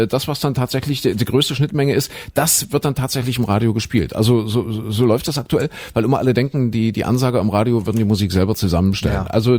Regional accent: Germany; ich bin ja in der DDR groß geworden als Kind noch. Also war ja noch DDR, ausgehende DDR.

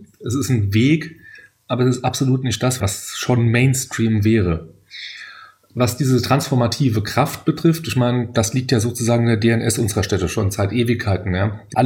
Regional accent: Leipzig, Saxony, Germany; in meiner Heimatstadt Leipzig immer noch ein bisschen anders gesehen wird

